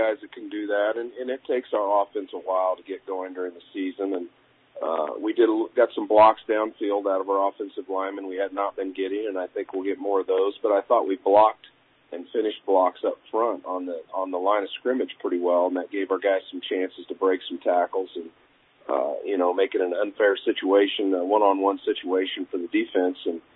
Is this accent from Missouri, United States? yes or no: no; Kansas, United States; I grew up in Western Kansas, and we drove 2 hours to games all the time.